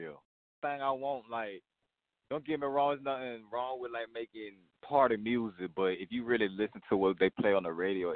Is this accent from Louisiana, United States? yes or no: yes; New Orleans, Louisiana, United States; Pretty much like, okay, everybody know I'm from New Orleans.